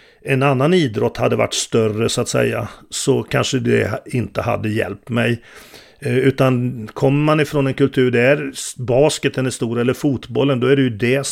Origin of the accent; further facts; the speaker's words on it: Degerfors, Örebro County, Sweden; also born or lived in Slovenia; som kom från Slovenien som jag gjorde, utan man tvingades in i samhället på ett annorlunda sätt, och eftersom jag växte upp i Degerfors